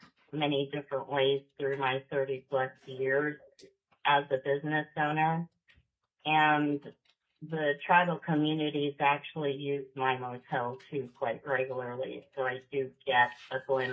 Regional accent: Girdwood, Alaska, United States; when I was growing up in Girdwood, it was the Alaska State Troopers that patrolled that area.

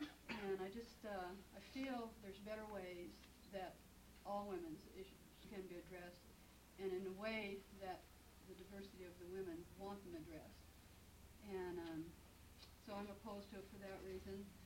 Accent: Juneau, Alaska, United States; I'm from Juneau, 5896 Lund Street.

